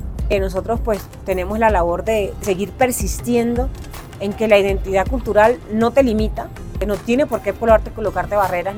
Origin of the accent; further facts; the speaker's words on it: Colombia; sino como colombianos, que debemos dar a no tenerle miedo a participar políticamente